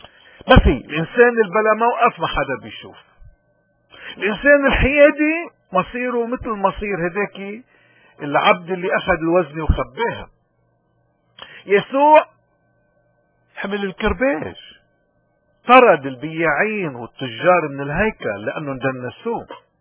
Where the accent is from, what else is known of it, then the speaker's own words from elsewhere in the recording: Lebanon; من هون نحن كلبنانيين ووطننا اليوم عم بمر ببؤس